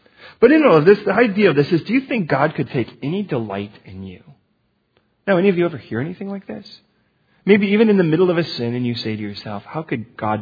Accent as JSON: {"language": "English", "town": "Chicago", "region": "Illinois", "country": "United States", "said": "I'm from Chicago. You don't surf in Chicago."}